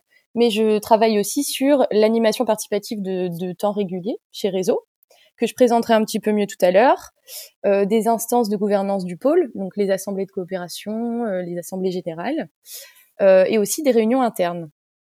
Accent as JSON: {"language": "French", "town": "Rennes", "region": "Brittany", "country": "France", "said": "j'ai 26 ans, je suis rennaise et de retour au Bercail depuis 3 ans environ."}